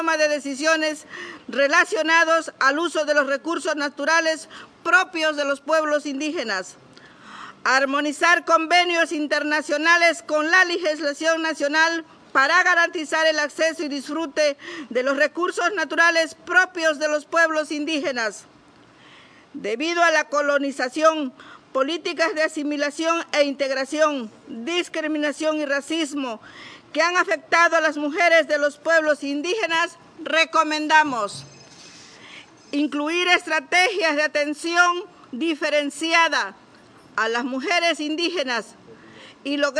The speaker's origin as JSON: {"language": "Spanish", "region": "Oaxaca", "country": "Mexico", "said": "soy indígena zapoteca de Oaxaca, México."}